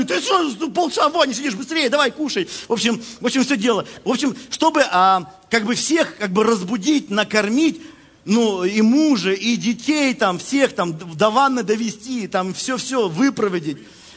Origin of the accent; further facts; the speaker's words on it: Russia; вот как россиянин, вот что на Украине намного вкуснее, чем в России, это еда.